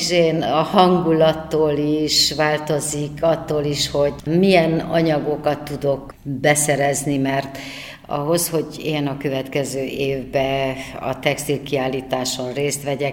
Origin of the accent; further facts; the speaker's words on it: Joseni, Harghita, Romania; visszavisz a szülőfalumba, visszavisz Gyergyóalfaluba, ahonnan elindultam.